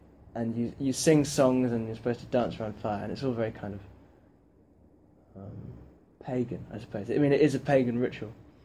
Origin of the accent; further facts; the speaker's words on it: Ipswich, East of England, United Kingdom; I'm from Ipswich, England.